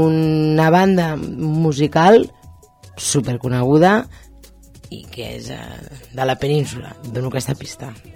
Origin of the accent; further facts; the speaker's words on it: Esplugues de Llobregat, Catalonia, Spain; al costat del meu poble, perquè jo soc d'Esplugues